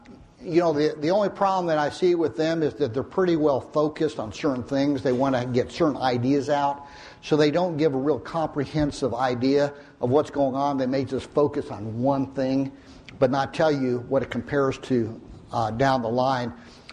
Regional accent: Tulsa, Oklahoma, United States; I'm an MD physician, and I come from Tulsa, Oklahoma, but I love Texas.

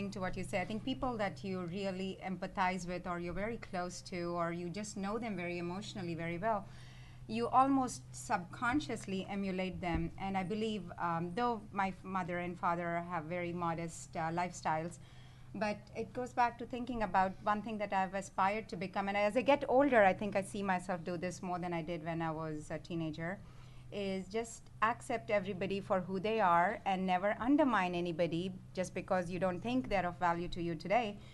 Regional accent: India; now in United States; I'm originally from India

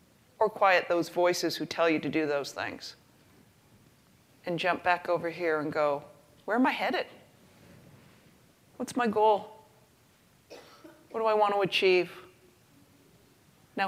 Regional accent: Canada; I grew up middle class in Canada and went to law school.

